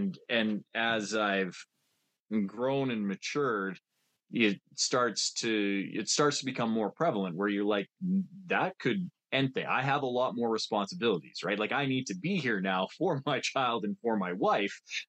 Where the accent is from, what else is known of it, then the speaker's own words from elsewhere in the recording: High River, Alberta, Canada; where I grew up in High River, it used to be a staging ground, an airfield for the battle in the Pacific.